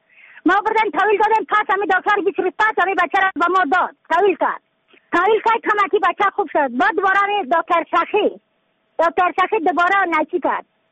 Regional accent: Badakhshan, Afghanistan; از بدخشان هستم، مرکز بدخشان، ولسوالی یکلی پایان، ایره وینگ،

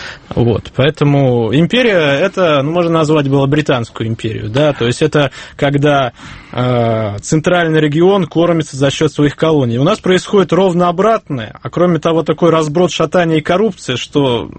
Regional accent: Saint Petersburg, Russia; born there; я родился в Петербурге, очень люблю свой город

